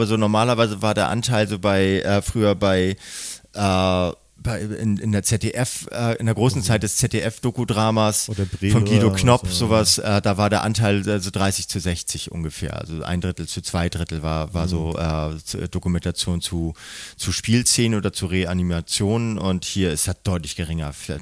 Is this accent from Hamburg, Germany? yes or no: yes; Hamburg, Germany; born there; Ich bin gebürtiger Eppendorfer